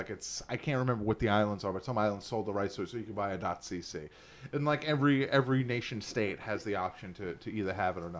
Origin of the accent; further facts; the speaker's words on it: England, United Kingdom; And I love being English when I talk about it.